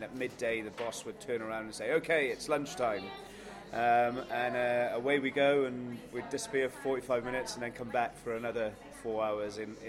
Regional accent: Wales, United Kingdom; I was born and bred in Blaenau Gwent. One of three kids there. Nantyglo Comprehensive School.

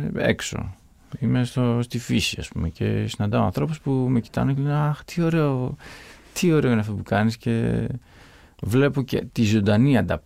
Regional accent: Patras, Western Greece, Greece; also born or lived in Russia; εκεί γεννήθηκαμε όλοι και τα τρία αδέρφια. Έτσι γεννήθηκα στη Ρωσία. Μετά επέστρεψε ο πατέρας μου στην Ελλάδα και επιστρέψαμε όλοι και μεγαλώσαμε στην Πάτρα.

